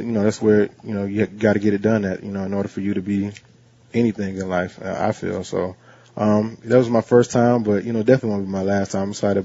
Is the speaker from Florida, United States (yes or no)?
yes; Tampa, Florida, United States; right in my neighborhood where I grew up in the Claremont City area in Tampa, Florida.